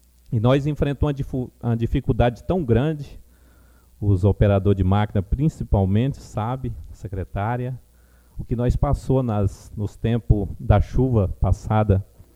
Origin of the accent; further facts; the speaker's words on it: Campo Novo, Brazil; Porque nós somos de Campo Novo e queremos o melhor para o nosso município.